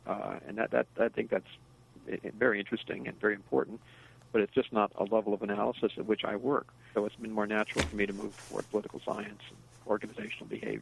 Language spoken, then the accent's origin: English; British Columbia, Canada; moved away as an adult; now in United States; But I was from Canada. I was from the University of British Columbia. Mm-hmm. So I moved down to the United States for graduate school in 1976.